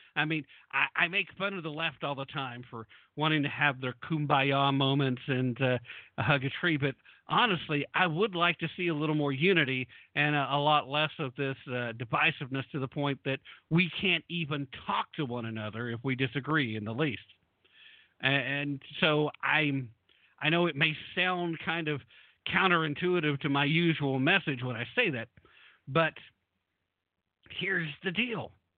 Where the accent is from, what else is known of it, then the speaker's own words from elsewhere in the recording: Tennessee, United States; what's that mean to me? That means I'm going back to Tennessee.